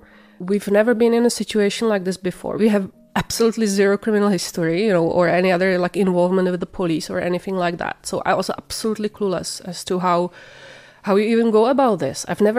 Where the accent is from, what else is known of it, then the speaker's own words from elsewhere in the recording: Czechia; now in Canada; We are from the Czech Republic. We came in 2015. So it's been a while.